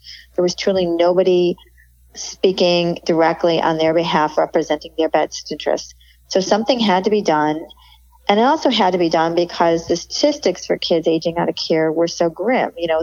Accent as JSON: {"language": "English", "town": "Chicago", "region": "Illinois", "country": "United States", "tie": "born or raised there", "said": "I grew up in Chicago. We didn't have a car, but you can get around anywhere on public transportation."}